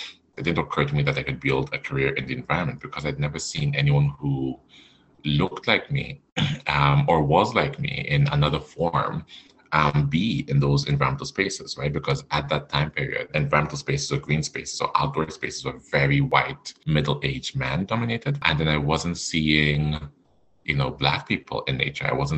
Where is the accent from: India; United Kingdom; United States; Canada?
Canada; Alberta; I guess first and foremost, I'd say I'm Franco-Albertan. I am not from Quebec. I'm actually from Alberta